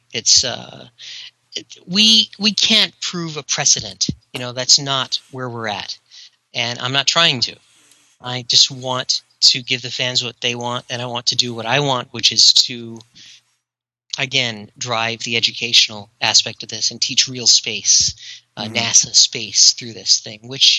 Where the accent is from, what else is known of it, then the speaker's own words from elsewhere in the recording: the South, United States; No, I'm from the South, so I can do that accent without people thinking I'm making fun.